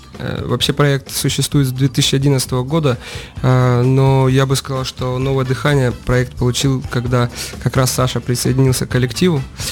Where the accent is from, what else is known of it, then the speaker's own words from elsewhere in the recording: Rostov-on-Don, Rostov Oblast, Russia; Я все детство слушал хип-хоп, потому что сам родом из Ростова-на-Дону